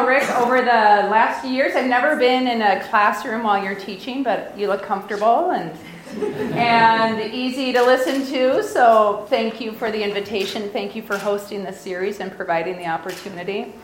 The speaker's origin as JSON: {"language": "English", "town": "St. Paul", "region": "Minnesota", "country": "United States", "tie": "born or raised there", "said": "I was born and raised in St. Paul. We lived right by the railroad tracks."}